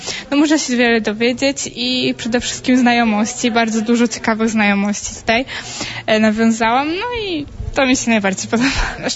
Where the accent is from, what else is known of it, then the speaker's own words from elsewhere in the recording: Sępólno Krajeńskie, Kuyavian-Pomeranian Voivodeship, Poland; Pochodzę z Sępólna Krańskiego, niedaleko Bydgoszcz.